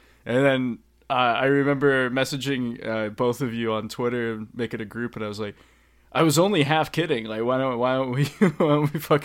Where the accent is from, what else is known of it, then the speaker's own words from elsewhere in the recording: Reading, Massachusetts, United States; Yeah, yeah, I'm from Reading, Mass. Shoutouts to, Reading, I guess.